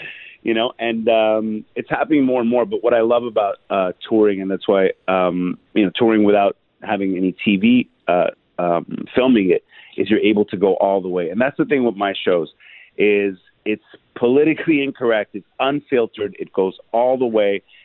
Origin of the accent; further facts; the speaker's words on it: Quebec, Canada; it's English, French, Hindi, and Punjabi. So English, obviously, because we're in North America. French, because I grew up in Quebec. And Hindi and Punjabi, because my parents are from India.